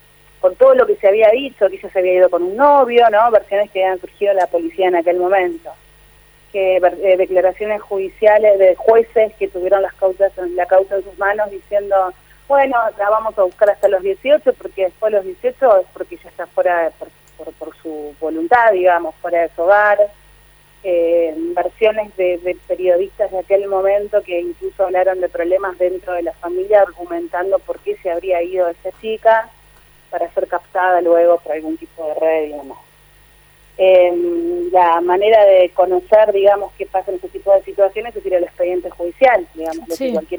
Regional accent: Paraná, Entre Ríos, Argentina; now in Gualeguaychú, Argentina; yo soy de Paraná, vivo en Gualeguaychú desde el año 2006-2007

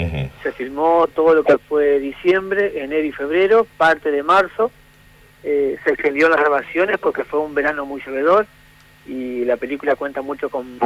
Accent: María Grande, Entre Ríos, Argentina; yo soy oriundo de María Grande, en ese tiempo estaba viviendo en María Grande. Entonces era como que lo escribía desde ahí, digamos, desde la comunidad de María Grande, que es mucho más chica que la comunidad de Paraná.

